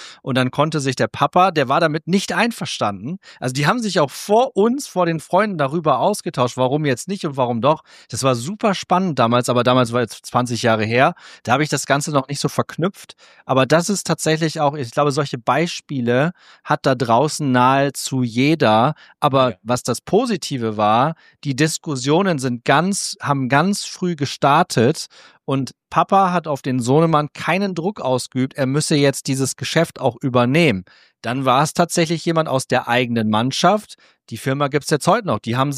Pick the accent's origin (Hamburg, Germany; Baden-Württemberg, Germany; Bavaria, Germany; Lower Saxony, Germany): Lower Saxony, Germany; Cloppenburg; Ich bin ja in Kloppenburg groß geworden, also niedersächsische Kleinstadt, da lebe ich jetzt schon seit 15 Jahren nicht mehr